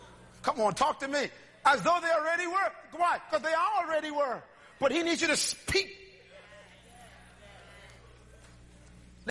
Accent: Bain Town, New Providence, Bahamas; Now, one of the common words in the Bahamas when I was growing up in Baintown was this: hey, Jack.

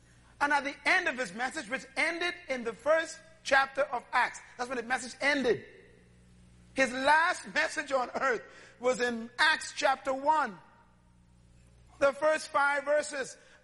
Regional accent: Bain Town, New Providence, Bahamas; Now, one of the common words in the Bahamas when I was growing up in Baintown was this: hey, Jack.

